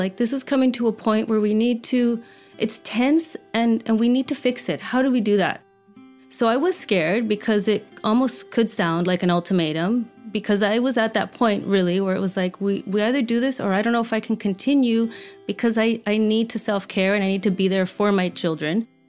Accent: Canada; But I always knew I wanted to come back to Canada, being Canadian, and my children as well, having their Canadian birthright.

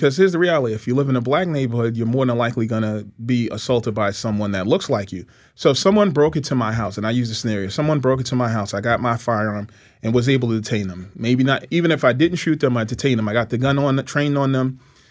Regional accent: New York City, New York, United States; I grew up in New York City. Listen, you know, violence to me is violence.

